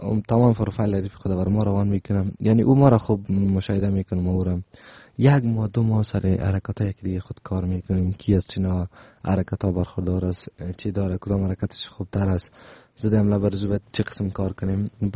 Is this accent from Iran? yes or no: no; Afghanistan; ما افغان هستم،